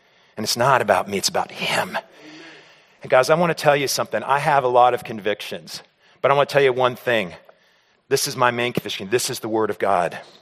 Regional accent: Hershey, Pennsylvania, United States; Well, guys, I hail from Hershey, Pennsylvania

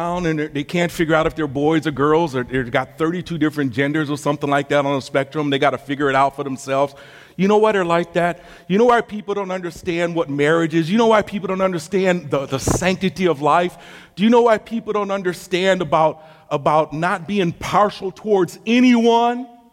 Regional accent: Milwaukee, Wisconsin, United States; I was born and reared in God's country, Wisconsin. Any Wisconsinites here? From Milwaukee, north of Chicago.

